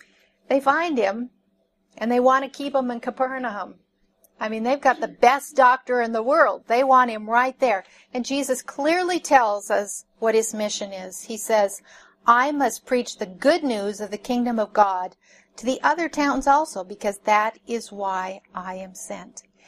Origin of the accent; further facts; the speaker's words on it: Minnesota, United States; I grew up in Minnesota, and we have lakes bigger than the sea.